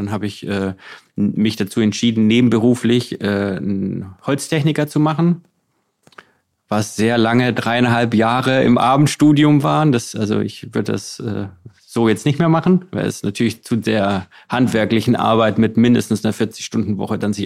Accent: Giengen an der Brenz, Baden-Württemberg, Germany; Ich komme aus der Nähe, also zwischen Heidenheim und Ulm. So, das ist quasi so die Grenze zu Bayern, genau, aus der Ostalb, so ein bisschen Donaumoos, Brenztal, die Gegend. Also im Endeffekt, ich bin in Giegen geboren, wo die Teddybären herkommen, Steifbären.

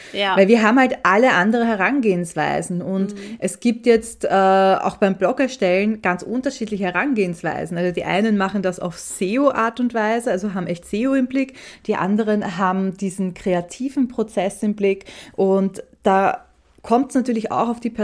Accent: Austria; bei mir hört man raus, ich bin Österreicherin. Ich nutze halt hier und da Wörter, die jetzt vielleicht Deutsche nicht so verwenden oder Schweizer.

